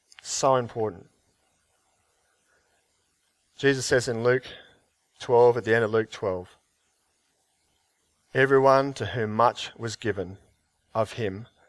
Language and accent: English; Australia; We've been so very blessed as Australian Christians.